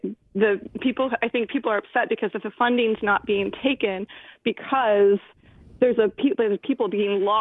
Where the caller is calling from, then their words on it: Pownal, Maine, United States; I'm actually one of the people affected by the health care issue in Maine.